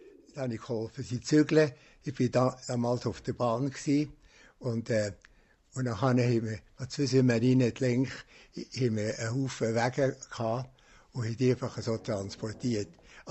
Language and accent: German; Lenk, Bern, Switzerland; Ja, ich bin an der Lenk aufgewachsen. Ich habe die meiste Zeit hier an der Lenk verbracht.